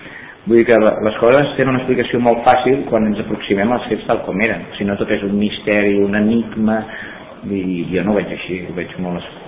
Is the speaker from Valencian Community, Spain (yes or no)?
no; Catalonia, Spain; però com que som tan catalans